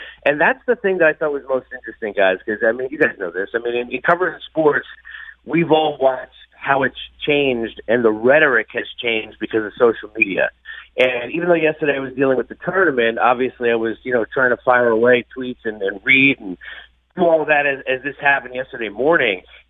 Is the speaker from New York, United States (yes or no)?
yes; New York, United States; I grew up on Long Island.